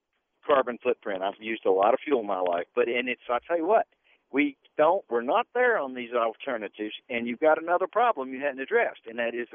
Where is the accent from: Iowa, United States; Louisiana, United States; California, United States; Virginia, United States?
Virginia, United States; Blacksburg; I'm actually from Blacksburg and heading back that way now.